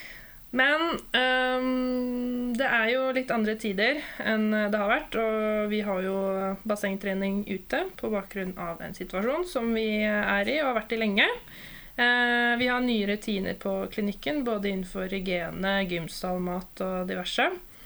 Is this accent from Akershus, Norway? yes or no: yes; Drøbak, Akershus, Norway; Jeg er fra Drøbak, så det er jo samme møla egentlig.